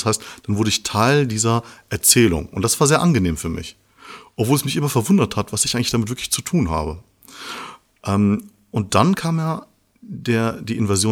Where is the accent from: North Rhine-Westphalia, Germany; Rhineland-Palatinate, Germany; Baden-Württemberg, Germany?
North Rhine-Westphalia, Germany; Bochum; bin Afghaner. Das war, so bin ich aufgewachsen. Oder halt, ich bin Ausländer. Und ich bin 1980 geboren in Bochum. Ich bin in der Bochumer Hustadt halt auch groß geworden.